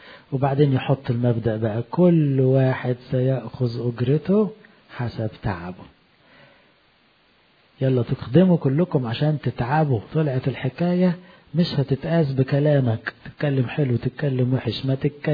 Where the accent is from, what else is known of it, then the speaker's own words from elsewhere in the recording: Egypt; وإحنا الحمد لله كلنا كمصريين لنا أصل إيه في الفلاحة والزراعة